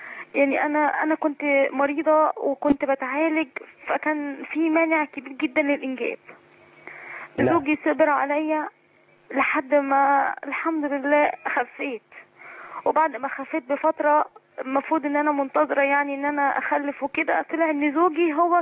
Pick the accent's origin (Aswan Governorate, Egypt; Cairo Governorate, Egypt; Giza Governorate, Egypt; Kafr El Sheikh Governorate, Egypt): Giza Governorate, Egypt; Giza; من الجيزة.